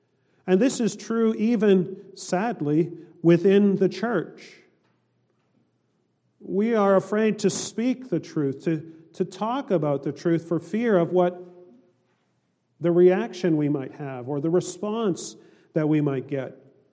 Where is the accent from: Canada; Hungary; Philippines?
Canada; now in United States; maybe this may come as a surprise to some of you, but I'm from Canada.